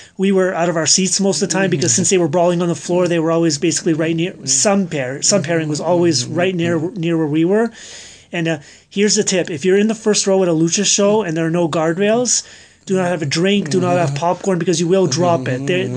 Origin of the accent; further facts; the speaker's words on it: Canada; So I wasn't the only Canadian in there.